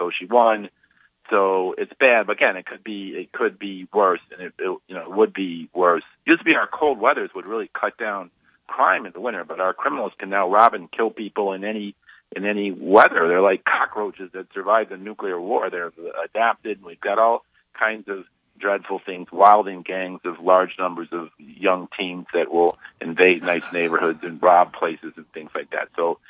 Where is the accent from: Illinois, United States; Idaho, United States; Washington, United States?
Illinois, United States; Chicago; Okay, so I was born and raised in Chicago. I'm a third-generation Chicagoan. I'm by this very famous community, University of Chicago. It's in the south side of Chicago, intellectual place.